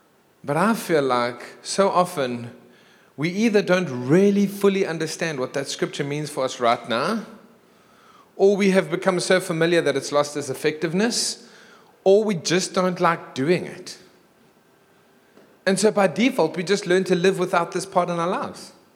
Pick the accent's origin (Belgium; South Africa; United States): South Africa; Durban, KwaZulu-Natal; I came from Durban, so there is no Afrikaans in me, as much as I wish there was. I love Afrikaans. I wish I was Afrikaans. Me and Eric are the same. We wish we were Afrikaans, but we are English.